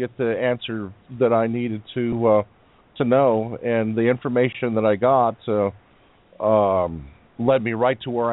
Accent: California, United States; And you know, growing up in California back in the '60s, it was a great place.

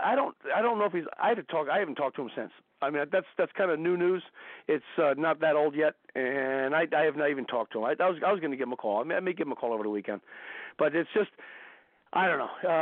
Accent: New Jersey, United States; We're really loud and obnoxious. Hey, we're from Jersey.

